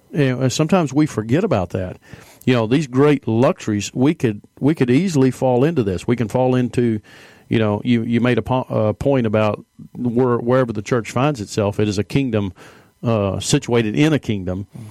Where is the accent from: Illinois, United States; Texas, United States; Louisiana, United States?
Texas, United States; And I mean, we're from Texas, so, you know, there's that Texas pride.